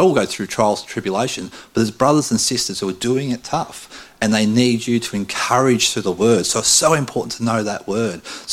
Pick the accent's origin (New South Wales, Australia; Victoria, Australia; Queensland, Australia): Victoria, Australia; Camperdown; I travelled from my hometown of Camperdown, 65 kilometres down to a place called Warrnambool